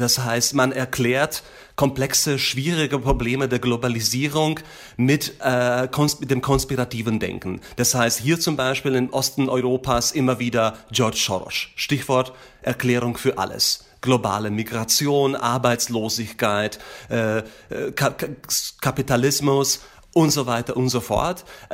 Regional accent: Slovakia; Und wir sehen das in meiner Heimat, in der Slowakei

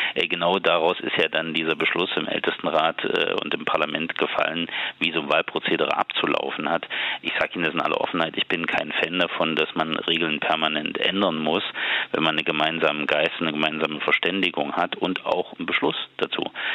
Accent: Thuringia, Germany; das war schon etwas, was mich als Thüringer wahnsinnig schmerzt

